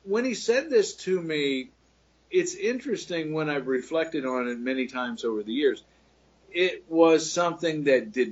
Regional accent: Iowa, United States; at my time growing up in Iowa, the question that farmers would ask

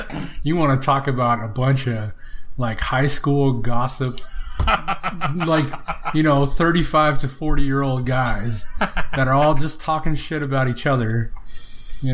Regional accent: California, United States; also born or lived in Texas; I was born in Texas, only lived here for like 3 weeks, and then I was back in California.

